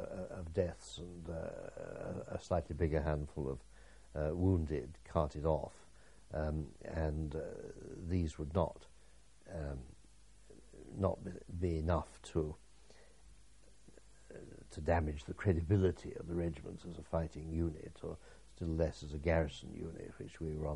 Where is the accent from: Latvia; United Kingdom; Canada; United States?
United Kingdom; East Midlands; And having been accustomed to growing up in Lincolnshire with a certain amount of flatness, this all seemed homely to me compared with the mountains.